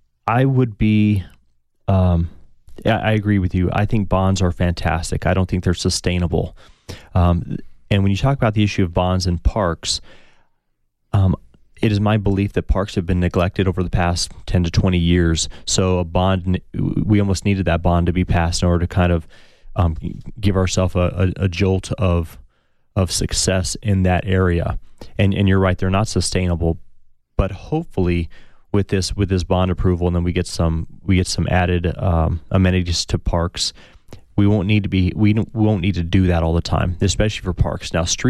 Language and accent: English; Tucson, Arizona, United States; So I'm a product of public education here in Tucson. I grew up in Tucson School District.